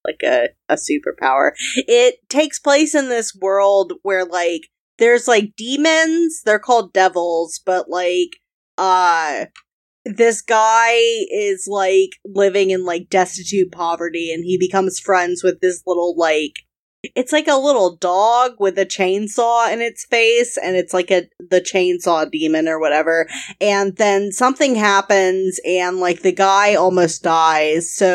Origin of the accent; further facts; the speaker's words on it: Mississippi, United States; Buddy, I'm from Mississippi.